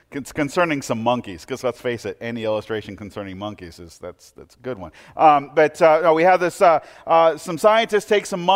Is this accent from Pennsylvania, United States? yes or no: no; Portland, Oregon, United States; Okay, now I grew up in Portland.